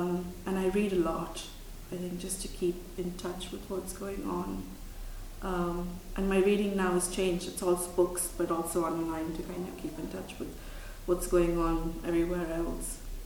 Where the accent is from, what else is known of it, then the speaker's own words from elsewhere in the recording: India; And I come from India where, you know, you don't really have control over the process.